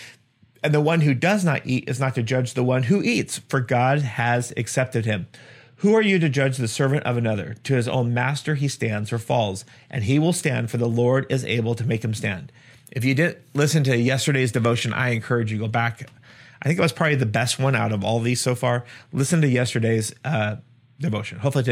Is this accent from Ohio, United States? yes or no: no; Washington, United States; I don't know that you or myself as an American citizen, Washingtonian, that we struggle with days